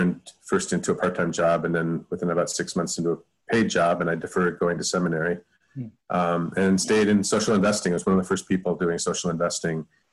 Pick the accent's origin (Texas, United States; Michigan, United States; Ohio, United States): Ohio, United States; Cleveland; I grew up in Cleveland, Ohio, and my childhood was pretty normal. My family lived in the suburbs. It was a lily white suburbs